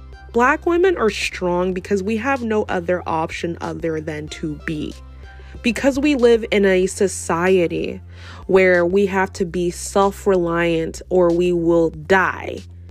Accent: United States; I'm Black. But I'm Ghanaian American and I have very African, like, Black features.

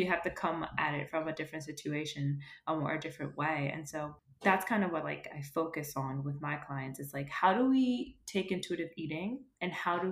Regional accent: Philadelphia, Pennsylvania, United States; first language Spanish; No, I grew up here. I grew up in the United States in Philadelphia, but my parents, like, we only speak Spanish at home.

